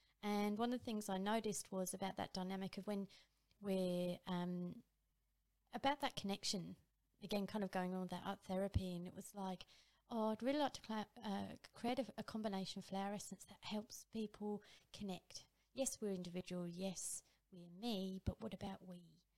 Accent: Chalfont St Peter, South East England, United Kingdom; born there; also born or lived in King's Lynn / Reading / Northampton; Oh, so originally I was born near London in a place called Chalfont St Peter, and then moved up to Norfolk in King's Lynn, and then Reading and Northampton, and then went back to King's Lynn

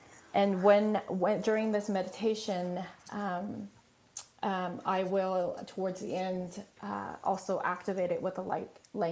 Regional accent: Canada; I identify more as a Canadian.

